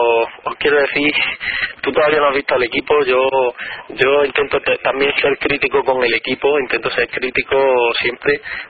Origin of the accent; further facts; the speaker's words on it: Granada, Andalusia, Spain; lo que me preocupa y lo que me apena como granadino